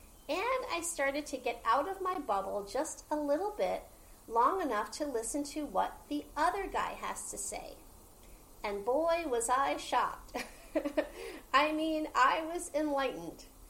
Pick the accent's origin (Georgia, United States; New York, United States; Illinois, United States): New York, United States; I grew up in New York. I'm an East Coaster. I'm in a blue state.